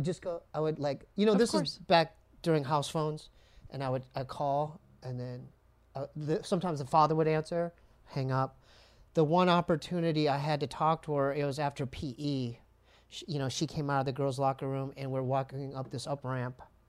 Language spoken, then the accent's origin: English; Poway, California, United States; I was from Poway, San Diego.